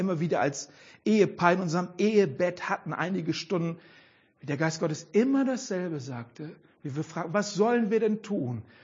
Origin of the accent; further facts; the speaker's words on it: Mülheim an der Ruhr, North Rhine-Westphalia, Germany; Im Ruhrpott, wo ich herkomme, Mühlermann der Ruhr.